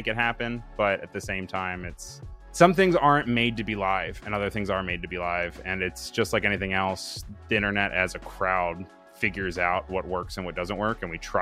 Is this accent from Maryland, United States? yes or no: yes; Maryland, United States; moved away as an adult; now in New York, United States; So I'm initially from Maryland, and I actually worked for an agency down in Maryland.